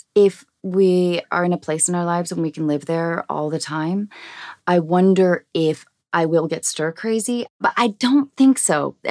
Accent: Washington, United States; now in Los Angeles, United States; I grew up in Washington State, and I wouldn't say my hometown, but there's a little cluster of islands.

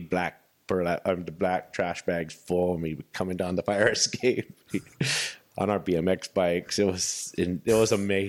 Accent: Berkeley, California, United States; also born or lived in Pittsfield, Massachusetts; I was born in Pittsfield, Massachusetts, and we just were there until I was about one, and then moved to Berkeley, California

